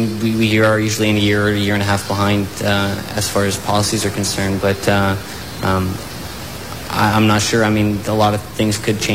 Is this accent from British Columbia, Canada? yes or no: no; Ottawa, Ontario, Canada; I'm from Ottawa.